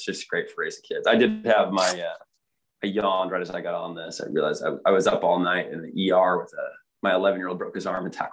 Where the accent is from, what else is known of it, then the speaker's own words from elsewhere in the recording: Kansas City, Missouri, United States; But I grew up in Kansas City. My dad moved out there. Like, we didn't have family around.